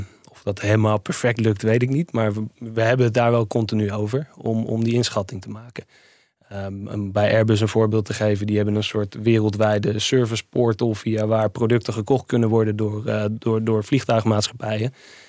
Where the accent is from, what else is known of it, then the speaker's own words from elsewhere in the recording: Netherlands; En die trots, dat hele nationalistische, dat hebben wij Nederlanders denk ik een stuk minder.